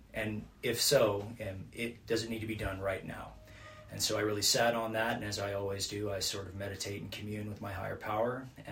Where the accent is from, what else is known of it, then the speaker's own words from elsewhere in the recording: Phoenix, Arizona, United States; also born or lived in Hollywood, United States / Seattle, United States; I was raised in Phoenix, Arizona. I have lived and worked in Hollywood on some major production.